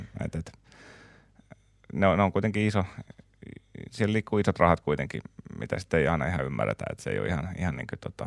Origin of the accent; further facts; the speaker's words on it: Vesivehmaa, Päijät-Häme, Finland; also born or lived in Jyväskylä; Mä täytän kohta 32 vuotta ja on tuossa nuoruuteni asuin tuossa Vesivehmaalla Lahden vieressä. Ja sitten sitä kautta tie vei Jyväskylään opiskelemaan.